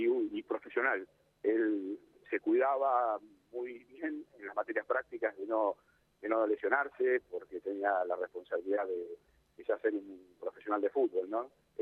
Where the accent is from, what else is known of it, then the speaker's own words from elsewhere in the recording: Argentina; y como argentino, ver a un compatriota que está a ese nivel deportivo me pone muy contento.